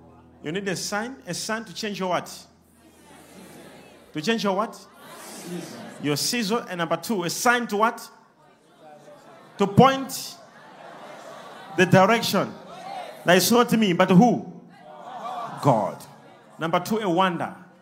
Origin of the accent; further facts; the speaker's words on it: KwaZulu-Natal, South Africa; I'm from KwaZulu-Natal.